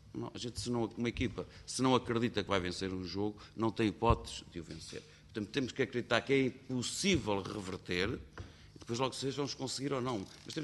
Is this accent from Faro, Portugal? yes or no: no; Viseu, Portugal; Eu sou de Viseu